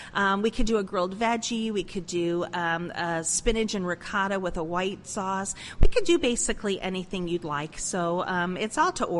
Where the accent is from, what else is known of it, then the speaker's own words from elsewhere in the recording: Italy; And I focus a lot on Italy because I'm Italian. I was born in Italy, so this is what I grew up with.